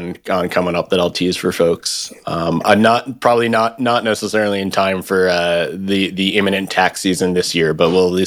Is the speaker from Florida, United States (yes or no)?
no; New York, United States; so I'm not going to, as the New Yorker, give you shit about pizza